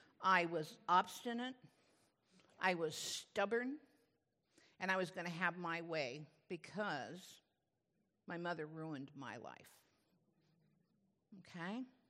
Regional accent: Lynn, Massachusetts, United States; born there; also born or lived in Waltham; I lived on a little farm outside of Boston, Massachusetts. I was born in Lynn, and we had a dairy farm in Waltham.

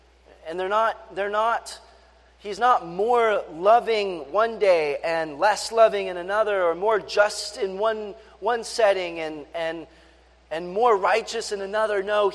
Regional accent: San Diego, California, United States; I was on the West Coast. I grew up in San Diego, so we had all the awesome surfing

